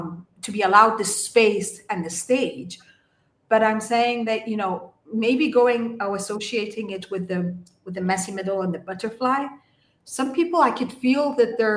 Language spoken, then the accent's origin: English; Kuwait; So I went to a British school in Kuwait. I was born and raised in Kuwait. I'm Egyptian. I was born and raised there as an expat.